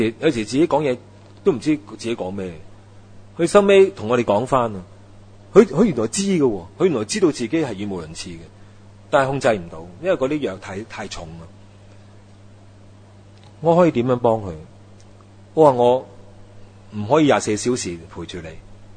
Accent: China; 我哋中国人就最兴噶啦

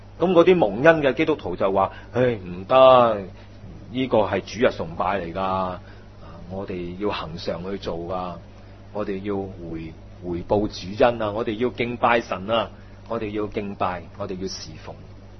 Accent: China; 我哋中国人有句说话咧，误导咗好多人

